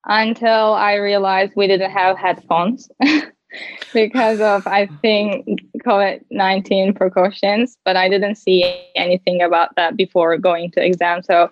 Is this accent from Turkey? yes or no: yes; Turkey; English is a second language; I am 19 years old and I'm from Turkey.